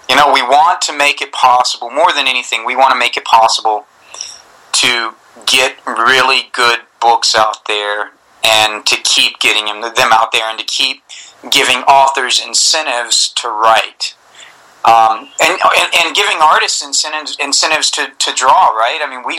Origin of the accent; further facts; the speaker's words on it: the South, United States; Like, I grew up in the South, and so I read a lot of Mark Twain.